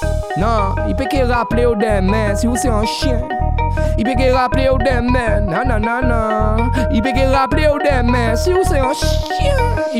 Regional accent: Guadeloupe; also born or lived in Montpellier; C'est mon petit côté antillais en fait. T'as pas capté? Moi je viens de Guadeloupe. Ravine Guadeloupe et Ravine Montpellier en même temps.

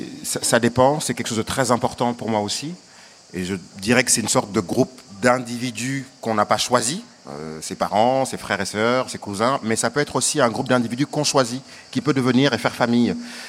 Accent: Senegal; now in France; je suis né, j'ai grandi au Sénégal. J'ai fait famille en France avec d'autres codes

